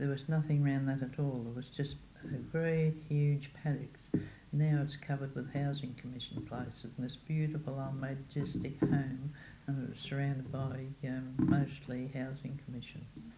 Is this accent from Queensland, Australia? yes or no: no; Neutral Bay, New South Wales, Australia; born there; I live at 4 Collis Street, Penrith. I was born on the 2nd of January 1918 and I was born in Neutral Bay, and I'm now happily married for over 50 years. My nationality is Australian. I come from convict stock